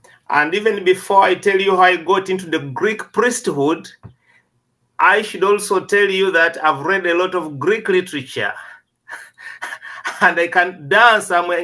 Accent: Uganda; No, I'm not from Pittsfield. I come from Uganda.

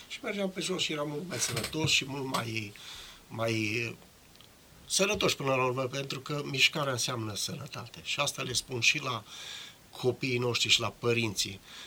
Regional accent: Jucu de Mijloc, Cluj County, Romania; Deci, practic, cel puțin Jucu de Mijloc, satul meu natal, care face parte din comuna Jucu, era preponderent cu legumicultură și alimenta tot Clujul.

